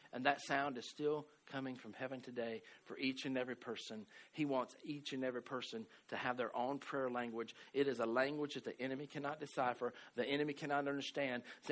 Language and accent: English; the South, United States; I'm from the South, so I'm a sweet tea dude, right?